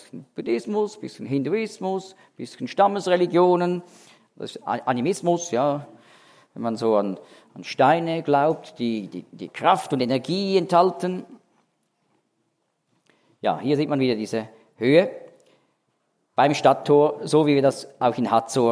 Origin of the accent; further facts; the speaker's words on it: Israel; Und bei uns in Israel gelten die 10 Gebote, du sollst nicht Ehe brechen.